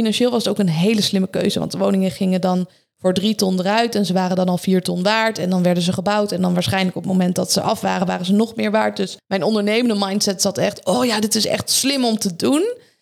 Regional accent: Leiden, South Holland, Netherlands; Ik wil weer lekker terug naar Leiden. Ik kom oorspronkelijk uit Leiden. Hier zit mijn sportschool, hier zit mijn alles. En ik merkte toen ik in Amstelveen woonde en ook toen ik in Weesp woonde, dat ik de hele tijd onderweg was.

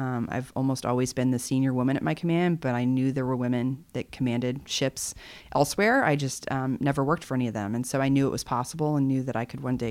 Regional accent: Kentucky, United States; I'm from Kentucky, landlocked state.

